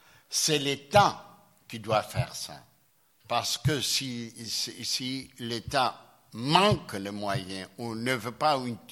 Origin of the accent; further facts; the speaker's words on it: Istanbul, Turkey; moved away as an adult; now in Athens, Greece; Moi, je ne suis pas un Athénien au sens strict parce que je suis né à Istanbul. J'ai fait mes études secondaires à Istanbul. J'ai quitté la ville quand j'avais 23 ans et je suis allé à Vienne. Et je suis venu à Athènes en 1964. Alors, je suis un émigré à Athènes.